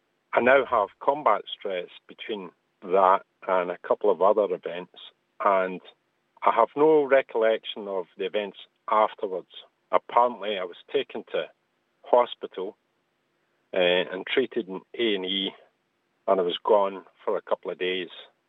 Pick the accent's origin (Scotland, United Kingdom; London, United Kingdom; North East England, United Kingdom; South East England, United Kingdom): Scotland, United Kingdom; Glasgow; now in Worcestershire, United Kingdom; 48 years old. I stay in Worcestershire now, but I come from Glasgow.